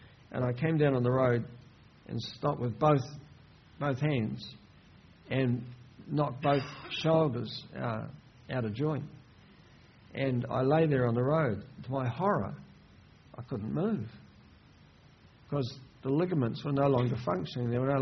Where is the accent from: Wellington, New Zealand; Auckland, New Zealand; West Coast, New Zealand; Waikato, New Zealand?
Wellington, New Zealand; And I grew up in Wellington.